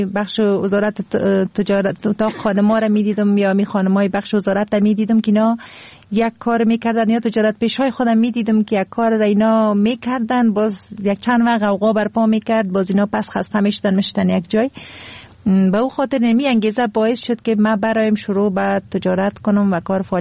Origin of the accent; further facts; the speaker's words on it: Kabul, Afghanistan; خودم از کابل هستم